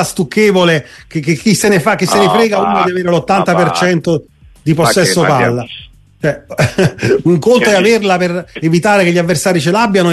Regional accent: Naples, Campania, Italy; da napoletano

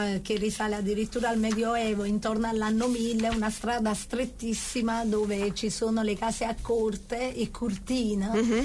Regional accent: Naples, Campania, Italy; now in Volla, Italy; Attualmente io vivo a Volla, ma comunque sono di Ponticelli.

